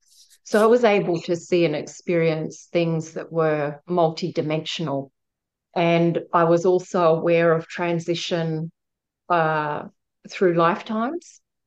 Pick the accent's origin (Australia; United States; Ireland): Australia; South Australia; No, I was born on Kaurna country. I grew up on Kaurna country, which is South Australia. And so my ancestry is to the west coast of South Australia.